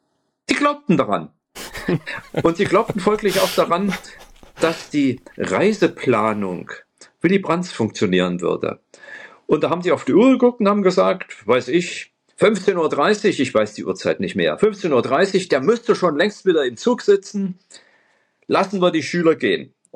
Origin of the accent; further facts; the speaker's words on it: Erfurt, Thuringia, Germany; in Erfurt, meiner Heimatstadt damals